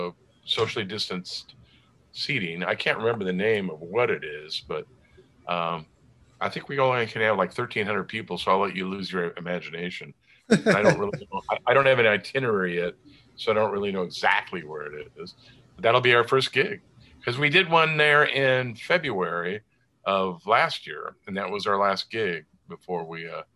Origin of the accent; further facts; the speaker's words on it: Sacramento, California, United States; also born or lived in Pasadena; Well, I was born in LA, in Pasadena, but my father, who worked for the state, got a promotion in 1960, and we moved up to the capital, Sacramento, which is where his office was. And I grew up there